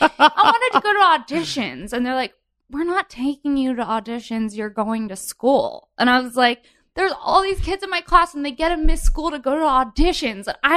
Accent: Encino, California, United States; I am from the San Fernando Valley, 818.

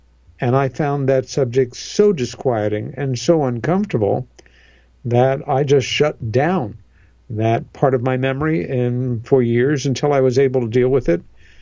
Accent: New York, United States; the childhood UFO sighting that I had with my sister Helen over the house that we grew up in on Long Island, New York

